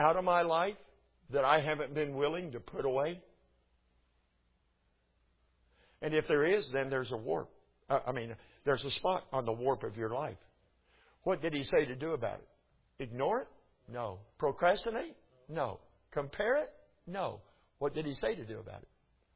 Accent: Oklahoma, United States; From here to here, I'm an Okie. I am from Oklahoma. I love our state.

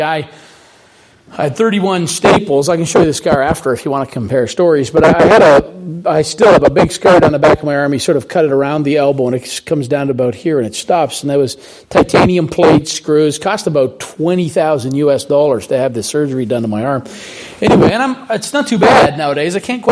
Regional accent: Canada; I'm a Canadian in Africa, and I break my arm ice skating.

